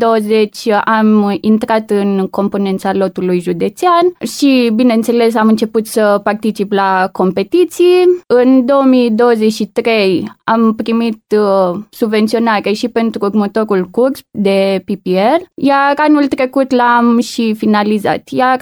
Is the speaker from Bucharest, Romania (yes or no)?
no; Caransebeș, Caraș-Severin, Romania; sunt din Caransebeș, am 22 de ani.